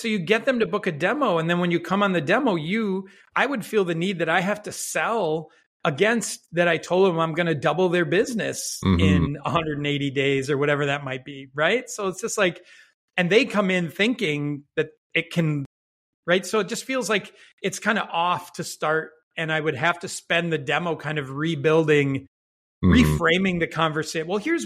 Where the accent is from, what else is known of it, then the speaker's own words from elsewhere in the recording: Minnesota, United States; I'm a Midwestern guy, born and raised in Minnesota, if I haven't dropped any long O's yet.